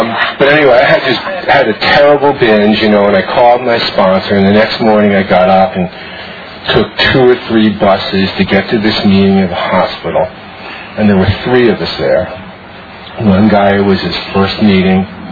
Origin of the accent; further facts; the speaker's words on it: Washington, District of Columbia, United States; I'm here from Washington, D.C., at the largest OA meeting I've ever been to.